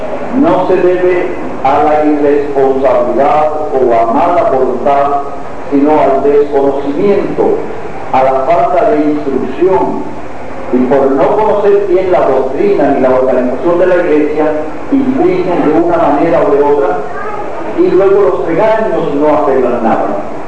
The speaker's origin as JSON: {"language": "Spanish", "country": "Cuba", "moved": "yes", "said": "dado mi condición de cubano, en ningún país me recibía más de 30 días"}